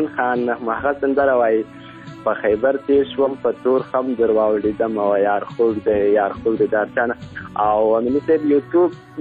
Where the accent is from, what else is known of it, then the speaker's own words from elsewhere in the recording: Ghazni, Afghanistan; مونږ د هلمند نه یو، مونږ د غزنی یو، او د هلمند راغلی یو